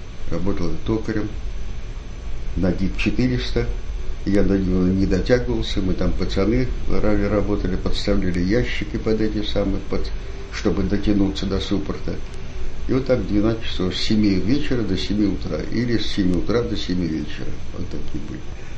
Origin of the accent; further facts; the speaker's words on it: Ukraine; Я сказал, что у меня никого нет, что я с Украины, у меня никого нету. Одна бабка, то есть, и дед там на Украине.